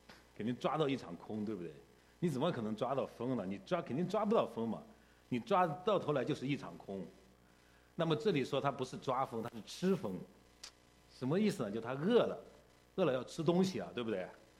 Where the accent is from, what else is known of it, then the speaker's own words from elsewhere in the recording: Central Plains, China; 我是在中国的北方啊出生的，在中国的北方长大啊。我们那个北方其实在按照中国的以前的历史应该属于中原地区，靠北一点，就在那个西安和洛阳之间。